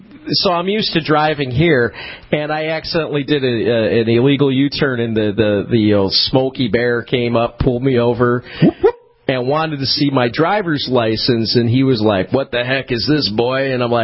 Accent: Detroit, Michigan, United States; I come from Detroit, the town where they built car, where they invented the car.

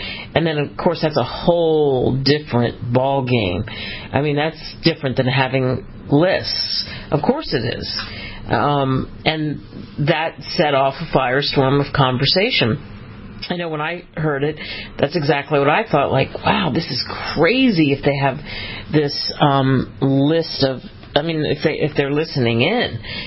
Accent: Philadelphia, Pennsylvania, United States; since I'm from Philly originally, I get the whole hoagie thing.

